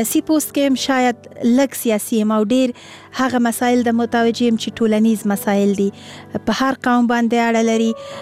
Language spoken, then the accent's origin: Pashto; Afghanistan; مونږ هم افغانان یو